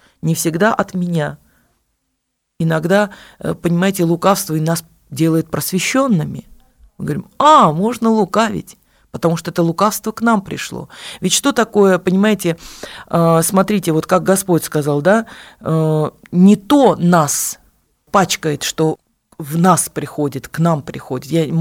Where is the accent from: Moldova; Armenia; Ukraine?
Armenia; Yerevan; Russian is a second language; now in Russia; я вот когда из Армении приехала сюда, в Россию, о плохом прошлом не любят вспоминать, но плохое прошлое – это есть ты сам. Потому что любое прошлое нас сотворяет такими, какими мы являемся сегодня. Это блокадный Ереван